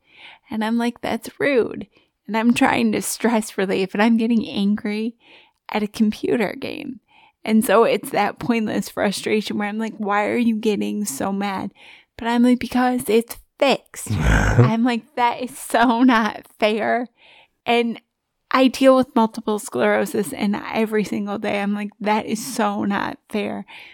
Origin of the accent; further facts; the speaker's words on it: Michigan, United States; And so I play euchre. I'm from Michigan. If you're not from Michigan, you may not play euchre often, but it's like lifeblood here in the state, shaped like a hand.